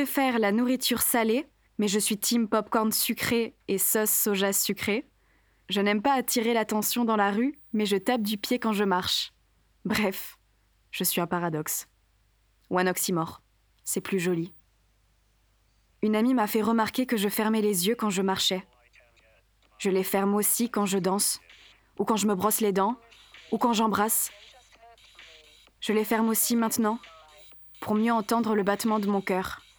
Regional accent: Toulouse, Occitanie, France; c'est tout. Si je devais parler de moi, je dirais que je suis toulousaine, mais je me sens québécoise et perpignanaise.

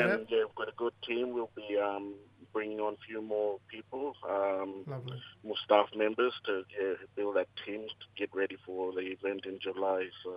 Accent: Queensland, Australia; I'm from Yinjinu, at the very top of Cape York there. My mom, the Angamuti and Yarikana people from that region, so the northernmost point of Queensland and the Australian continent.

